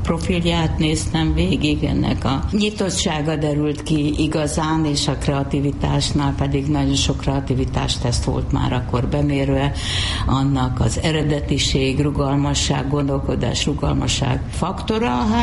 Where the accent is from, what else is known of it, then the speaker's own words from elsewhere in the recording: Pécs, Baranya, Hungary; ott a Pécsi nitrogén művek, ahol a szüleim dolgoztak, tehát mindig szoktam, hogy egy műtrágyagyár mellett nőttem fel